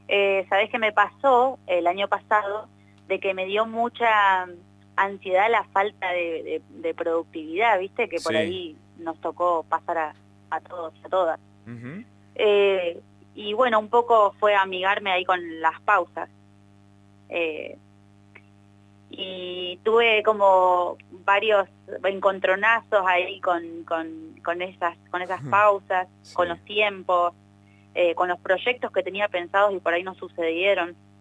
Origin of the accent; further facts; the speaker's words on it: La Pampa, Argentina; now in Córdoba, Argentina; Uf, mira, vengo de La Pampa, que de ahí hay bastante sequía.